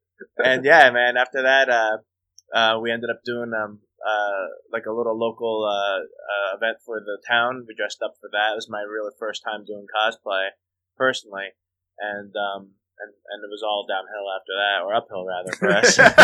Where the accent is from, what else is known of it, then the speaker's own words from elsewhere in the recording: New Jersey, United States; moved away as an adult; I grew up in New Jersey, lived there for 42 years.